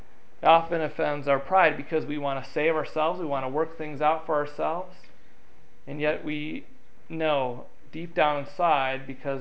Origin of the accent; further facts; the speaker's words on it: United States; being Caucasian American, going into a Ugandan village, was a little bit daunting.